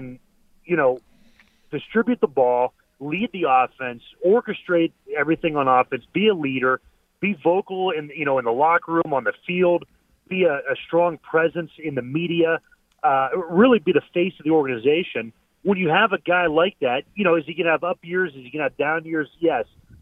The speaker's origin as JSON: {"language": "English", "region": "Ohio", "country": "United States", "tie": "born or raised there", "said": "I'm a fan. I grew up in Northeast Ohio. There's that level of pride."}